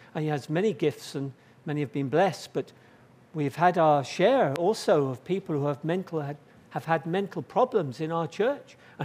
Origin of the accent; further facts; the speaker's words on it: Sidmouth, South West England, United Kingdom; come from Sidmouth in Devon, just not a few miles away.